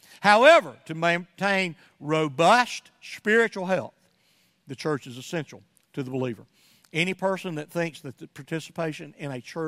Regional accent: Somerville, Georgia, United States; if I took you to my hometown, I could drive all through the streets of Somerville, Georgia, and even beyond, Lafayette and other places, Rome.

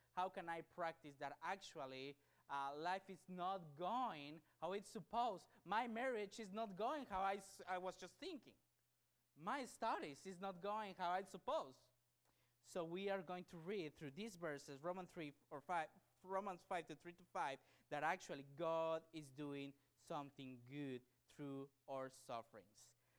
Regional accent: Tampico, Tamaulipas, Mexico; I born and raised in Mexico. And I born and raised in a very difficult circumstances. I grew up in a town called Tampico, in front of the Gulf of Mexico

